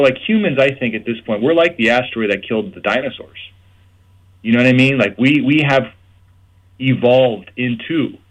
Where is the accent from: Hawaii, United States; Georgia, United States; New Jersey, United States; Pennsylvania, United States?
Hawaii, United States; So I'd say, personally, as a Hawaiian, we should still be able to do that.